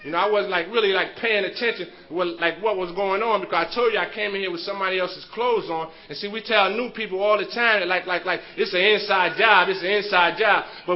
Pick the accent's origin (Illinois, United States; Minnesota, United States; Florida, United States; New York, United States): New York, United States; Brooklyn; I'm from Bed-Stuy, Brooklyn, New York.